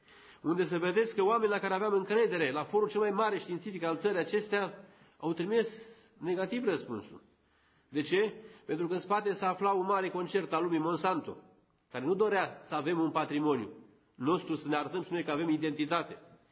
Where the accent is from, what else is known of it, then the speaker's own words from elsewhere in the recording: Buzău County, Romania; altul foarte jignitor pentru noi ca români și chiar ca buzoieni.